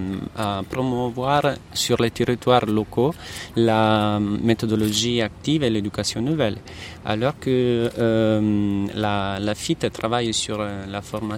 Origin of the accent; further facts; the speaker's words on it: Italy; je viens de l'Italie